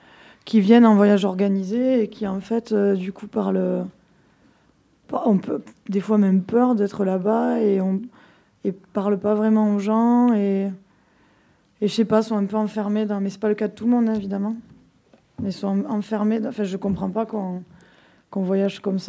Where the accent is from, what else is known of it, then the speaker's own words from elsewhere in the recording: France; nous, on croit toujours que tout le monde doit être comme nous, parce qu'on est français.